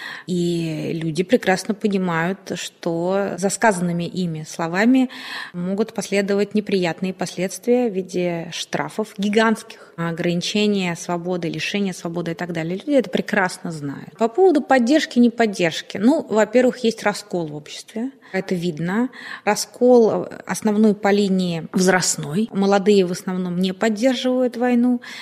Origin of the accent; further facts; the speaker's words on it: Russia; я гражданка России, родилась в России, выросла в России, говорю по-русски.